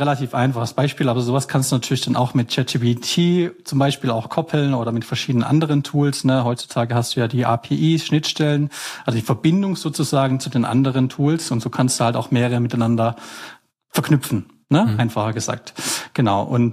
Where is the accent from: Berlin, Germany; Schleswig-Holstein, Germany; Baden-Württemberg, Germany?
Baden-Württemberg, Germany; Horb am Neckar; ich komme aus Schwarzwald, am Horb, am Neckar, am Rande